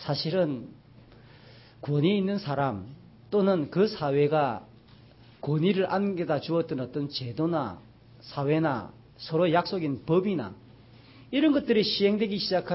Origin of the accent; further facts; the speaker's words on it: Jinhae, South Gyeongsang, South Korea; 저는 고향이 진해이기 때문에 진해는 해군이 너무 많습니다.